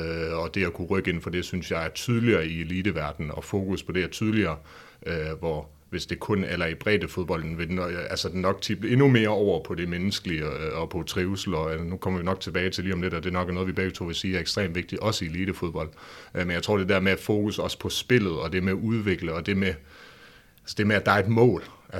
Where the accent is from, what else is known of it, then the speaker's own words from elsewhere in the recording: Ingum, Region of Southern Denmark, Denmark; der hvor jeg voksede op i en lille by uden for Vejle, der hedder Ingum, og trænede lidt U15 og U16 der.